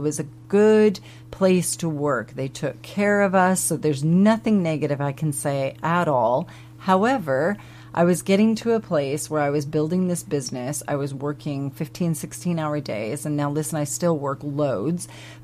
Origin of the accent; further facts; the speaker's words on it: United States; now in United Kingdom; obviously we're American, but we live in the UK.